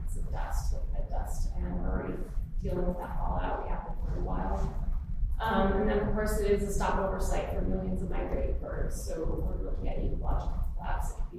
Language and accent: English; Utah, United States; And then about a decade ago, I returned to my home state, Utah, which is the second driest state in the nation after Nevada.